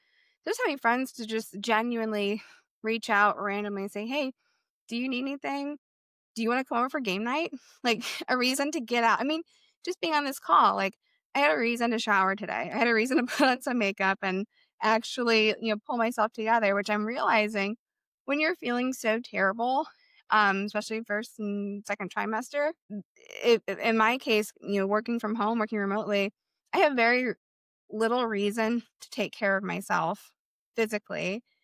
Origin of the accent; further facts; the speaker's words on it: Michigan, United States; moved away as an adult; now in Ohio, United States; because I am from Michigan. I moved to Ohio, you know, 8+ years ago with an ex